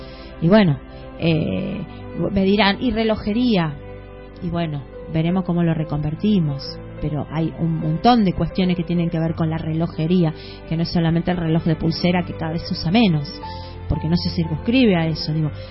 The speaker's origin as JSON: {"language": "Spanish", "town": "Rosario", "region": "Santa Fe", "country": "Argentina", "tie": "born or raised there", "said": "Sí, mira, yo soy de Rosario, soy oriunda de Rosario."}